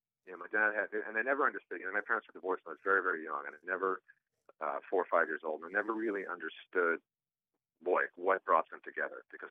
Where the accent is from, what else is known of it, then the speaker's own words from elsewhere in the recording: California, United States; also born or lived in Texas; No, well, I was born in Texas, the youngest of four, and 6 months after I came along, we moved to California.